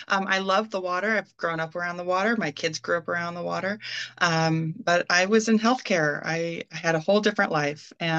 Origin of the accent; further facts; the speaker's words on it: Pacific Northwest, United States; I grew up in the Pacific Northwest, so I have been around water my whole life